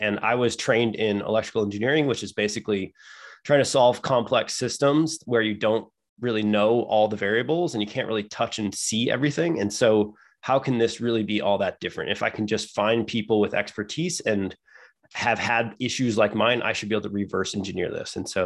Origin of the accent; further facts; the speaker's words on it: Midwest, United States; I have a lot of the risk factors. I grew up in the Midwest.